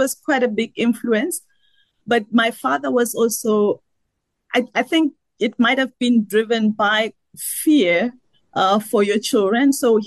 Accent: Seshego, Limpopo, South Africa; So I'm from Limpopo province. I actually grew up in a township called Seshego.

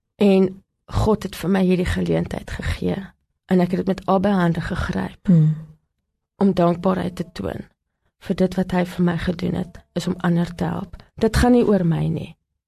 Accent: Gauteng, South Africa; Ek kom uit Gauteng uit.

